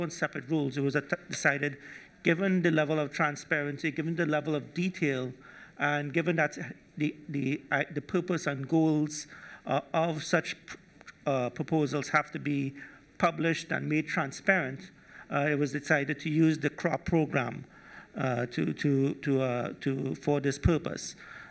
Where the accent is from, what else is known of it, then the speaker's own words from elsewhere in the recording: Trinidad & Tobago; I'm from the Trinidad and Tobago Computer Society from the island of Trinidad and Tobago in the Caribbean.